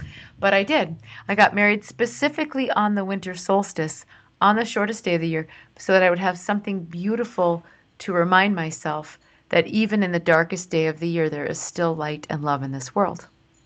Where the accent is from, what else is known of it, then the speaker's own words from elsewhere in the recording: Sauk Rapids, Minnesota, United States; where I grew up in Sauk Rapids, Minnesota, and the town next door is called St. Cloud